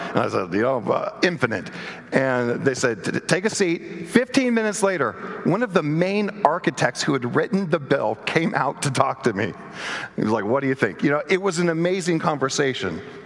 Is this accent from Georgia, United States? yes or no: no; Arkansas, United States; now in Virginia, United States; born and raised in Arkansas, there's two of them, current resident of Virginia, there's the other two.